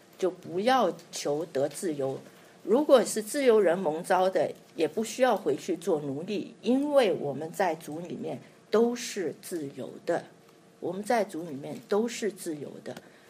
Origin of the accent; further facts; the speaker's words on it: China; 我有哪些身份？我是中国人，我是妈妈，我是太太，我是女儿